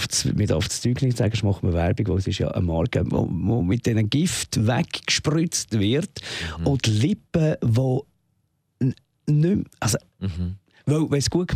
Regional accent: Zurich, Switzerland; dann muss man sich wirklich ein bisschen das eine oder andere überlegen bei uns in der Schweiz. Es war bei uns in Eglis auch Drachenbootrennen.

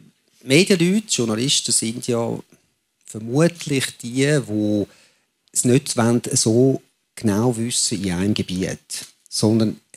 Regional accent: Urdorf, Zurich, Switzerland; Ich habe das Gymi gemacht, nicht so weit entfernt von hier. Ich bin in Urdorf aufgewachsen.

